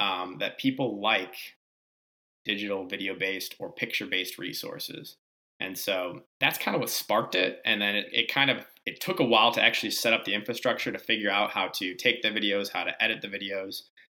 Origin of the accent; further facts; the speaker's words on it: Novi, Michigan, United States; now in Charlotte, United States; I'm an optometrist that practices in Charlotte, North Carolina. But some background, I'm born and raised in Novi, Michigan.